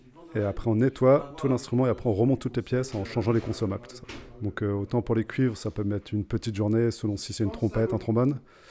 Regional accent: Compiègne, Hauts-de-France, France; moi je suis de Compiègne.

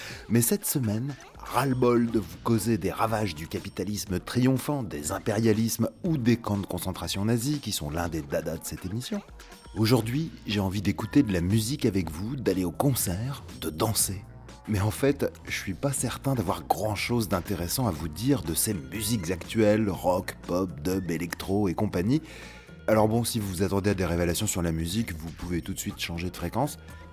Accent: Tours, Centre-Val de Loire, France; vous voilà donc chez moi, à Tours, région centre, Indre-et-Loire.

